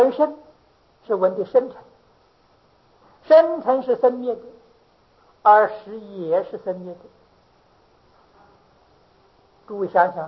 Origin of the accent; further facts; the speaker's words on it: China; 这两部经啊都是为我们中国人最喜欢读的